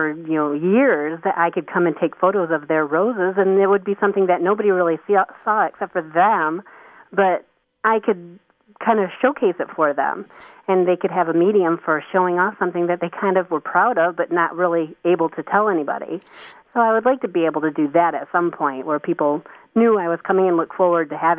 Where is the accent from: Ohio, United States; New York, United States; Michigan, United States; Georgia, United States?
Michigan, United States; well, of course I would. I'm from Michigan.